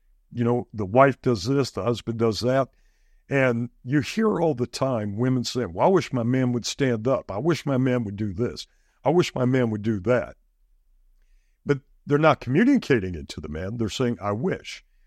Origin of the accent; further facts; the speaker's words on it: Guam; because growing up on Guam and being overseas, you know, they don't have a lot of aggregate out there, so they use coral.